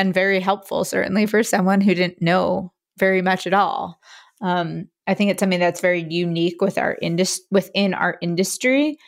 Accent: Philadelphia, Pennsylvania, United States; I'm from Philadelphia, and it was hard to find a commercial kitchen in New York.

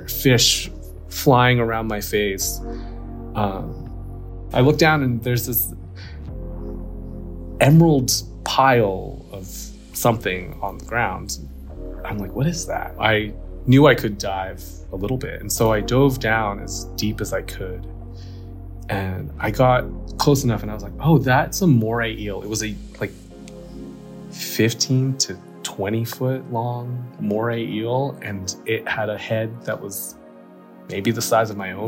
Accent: Cebu City, Central Visayas, Philippines; born there; I was adopted from Cebu City.

